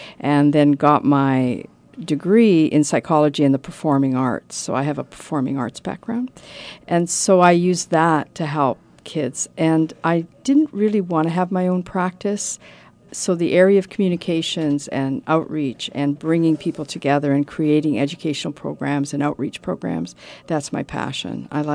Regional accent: Canada; I immigrated when I was six to Canada. I'm actually Canadian.

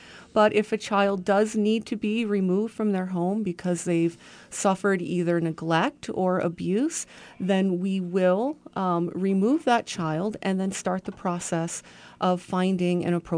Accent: Massachusetts, United States; started way back in the mid-70s in my home state of Massachusetts.

